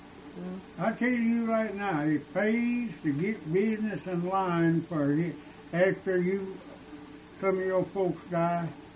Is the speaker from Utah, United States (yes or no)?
no; North Carolina, United States; born there; I was born in Wilkes County, Virgin Surrey County, and Ray in Orange County.